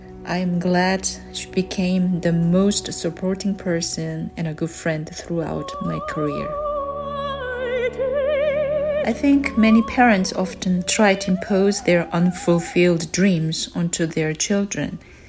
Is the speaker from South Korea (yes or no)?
yes; South Korea; English is a second language; I'm a soprano from South Korea.